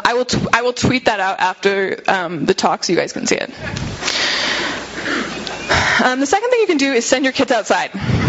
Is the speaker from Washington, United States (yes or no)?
yes; Seattle, Washington, United States; I'm from Seattle, so I see it a lot and I think about it a lot.